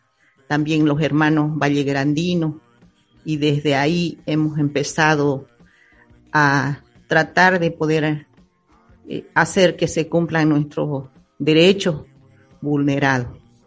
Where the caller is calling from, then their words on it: Camiri, Santa Cruz, Bolivia; un saludo desde aquí, desde el Chaco Cruceño, Camiri. … soy de la Nación Guaraní, que habitamos aquí en el sur de Bolivia.